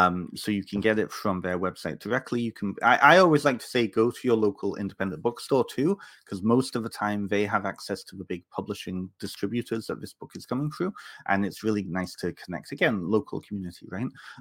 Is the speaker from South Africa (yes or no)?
no; Canada; I'm growing up in Canada, I get the same thing up here, right?